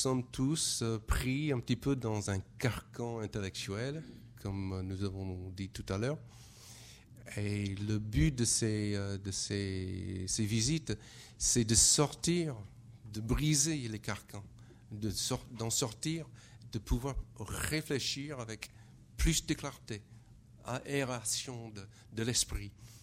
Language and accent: French; United States; French is a second language; je suis français parce que je suis américain.